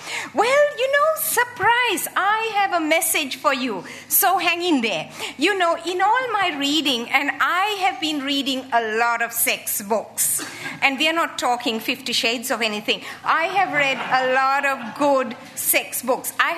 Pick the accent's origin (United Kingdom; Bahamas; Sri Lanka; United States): Sri Lanka; now in Sydney, Australia; And I grew up in Sri Lanka. I was born and I grew up in the tea plantations of Sri Lanka. I have been a Christian since I was a teenager